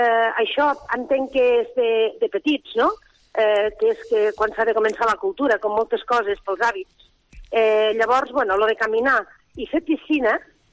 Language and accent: Catalan; Lleida, Catalonia, Spain; jo vaig néixer a Lleida, ara fa 53 anys, i jo vinc de l'Horta de Lleida. Els meus pares eren pagesos i, per tant, sóc una dona de la terra.